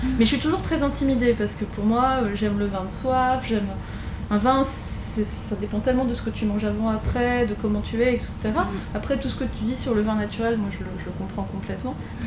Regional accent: Paris, Île-de-France, France; Moi, je suis parisienne

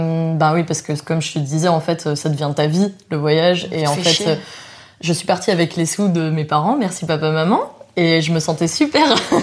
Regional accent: France; c'était aussi un visa assez facile à avoir quand on est français, je précise.

